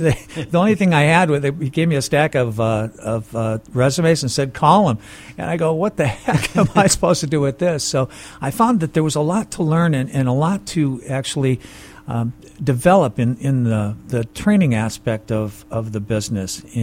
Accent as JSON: {"language": "English", "town": "Dearborn", "region": "Michigan", "country": "United States", "tie": "born or raised there", "also_born_or_lived": "California, United States", "lives_now": "St. Petersburg, United States", "said": "Yeah, so I grew up in just outside of Dearborn, Michigan, and it was a great place to grow up."}